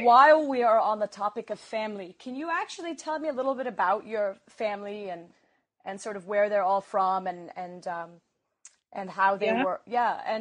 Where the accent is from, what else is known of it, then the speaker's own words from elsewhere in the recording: Saudi Arabia; moved away as an adult; also born or lived in Kuwait; I was born in Kuwait and raised in Saudi Arabia and then came here when I was, you know, in college and so on.